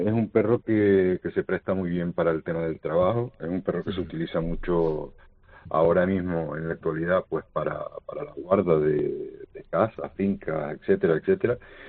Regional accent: Canary Islands, Spain; pues como canarios que somos, pues hemos apostado por ello y defenderlo hasta la muerte

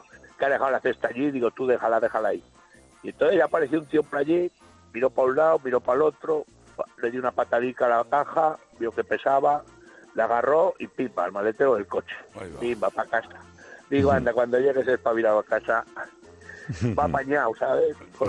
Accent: Brihuega, Castilla-La Mancha, Spain; Yo soy de Brihuega

